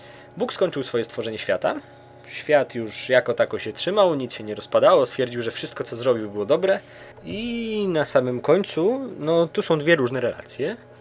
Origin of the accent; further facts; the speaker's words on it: Mińsk Mazowiecki, Masovian Voivodeship, Poland; jestem z Mińska Mazowieckiego, mieszkam dalej w Mińsku Mazowieckim, mam 18 lat